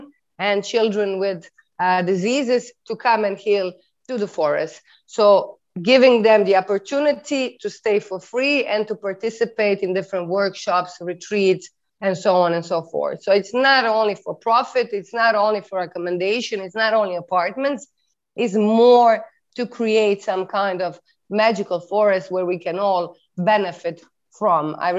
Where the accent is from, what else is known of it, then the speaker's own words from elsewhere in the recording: Dubrovnik, Dubrovnik-Neretva County, Croatia; English is a second language; I'm actually from Dubrovnik.